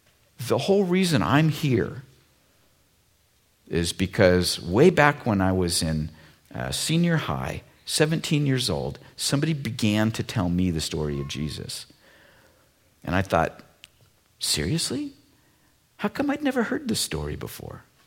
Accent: United States; Like, I grew up in America. It's like I'd never heard any of this stuff before.

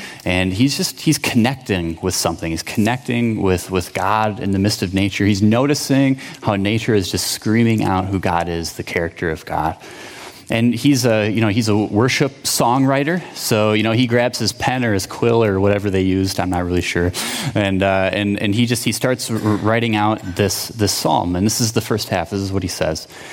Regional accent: Saint Paul, Minnesota, United States; But I grew up in the cities. I grew up in St. Paul

